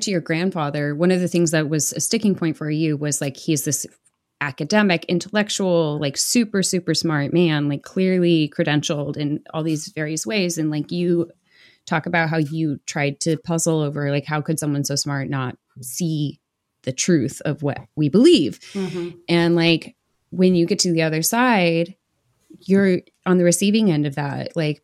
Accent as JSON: {"language": "English", "region": "California", "country": "United States", "tie": "born or raised there", "said": "No, I grew up enough in California that yeah. that's how I see it too."}